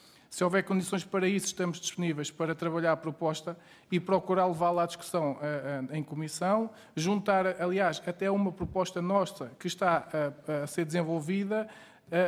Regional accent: Leiria, Portugal; Distrito de Leiria e Leiria, que é a cidade, como vocês bem sabem, de onde eu sou natural.

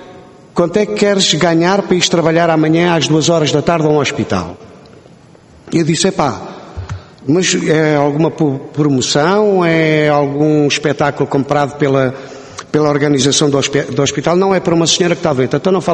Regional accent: Algés, Lisbon, Portugal; born there; eu já nasci em Algés, debaixo de uma bancada de circo, não é?

